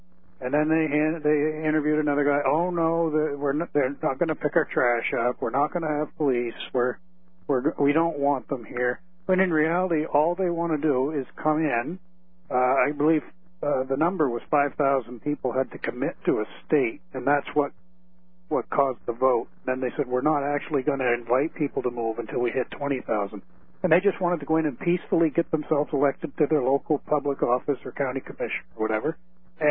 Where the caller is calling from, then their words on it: Maine, United States; Oh, Maine.